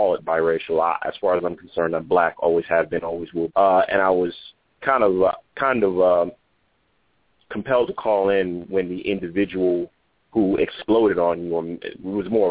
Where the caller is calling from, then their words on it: El Paso, Texas, United States; El Paso, Texas.